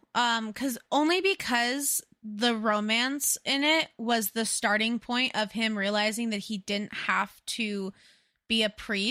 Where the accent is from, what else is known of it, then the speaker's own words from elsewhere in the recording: Utah, United States; now in Idaho, United States; it obviously we grew up in Utah, okay? If you know, you get it. I moved to Idaho, still a lot